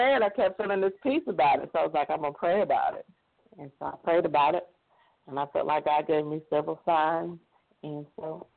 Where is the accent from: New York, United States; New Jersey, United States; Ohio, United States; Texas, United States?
Ohio, United States; also born or lived in Connecticut; now in Alabama, United States; I live here in Alabama, but I'm from Ohio originally.